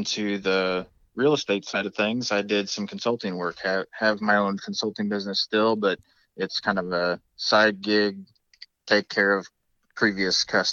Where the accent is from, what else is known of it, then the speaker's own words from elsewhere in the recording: Rolla, Missouri, United States; So I grew up in the Rolla area. So Rolla's okay. Always been a home.